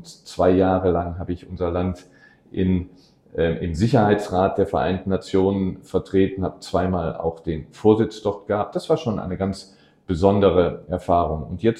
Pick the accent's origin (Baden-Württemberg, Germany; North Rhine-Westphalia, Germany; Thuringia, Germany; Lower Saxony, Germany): North Rhine-Westphalia, Germany; Neuss; Ich komme aus dem Rheinland, bin gebürtiger Neusser, liebe meine Heimatstadt